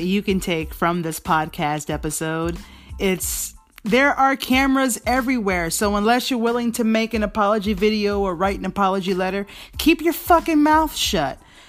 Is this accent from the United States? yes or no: yes; Atlanta, Georgia, United States; I'm from Atlanta. I love your music.